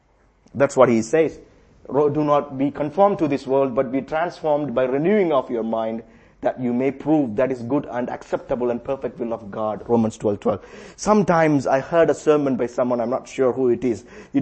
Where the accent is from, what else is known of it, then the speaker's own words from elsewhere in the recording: India; English is a second language; because I'm from India